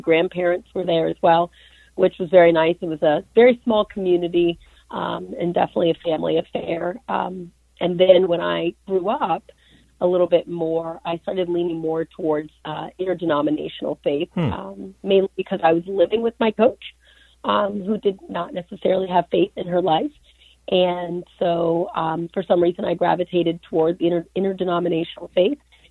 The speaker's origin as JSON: {"language": "English", "town": "Silver Spring", "region": "Maryland", "country": "United States", "tie": "born or raised there", "also_born_or_lived": "Virginia", "said": "I did grow up in the Silver Spring, Tacoma Park, Maryland area, and I love being back in my hometown these days."}